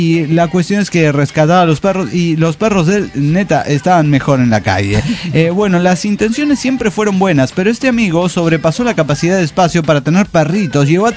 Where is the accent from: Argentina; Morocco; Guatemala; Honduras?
Guatemala; de Guatemala.